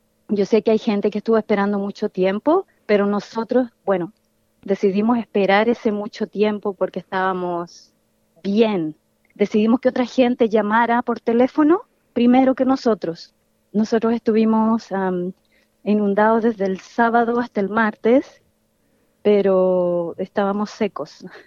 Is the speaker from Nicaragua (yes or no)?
no; Chile; yo vengo de Chile y llueve todo el tiempo en Chile, en el sur, y nunca se inunda, porque claro, pero vivimos al lado del mar